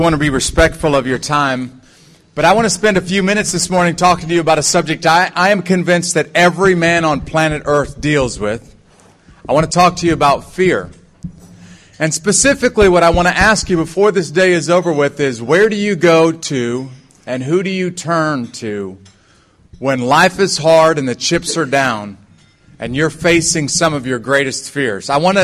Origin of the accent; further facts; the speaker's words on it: Iowa, United States; when I was 18 years old, I was sitting in high school in my hometown in Iowa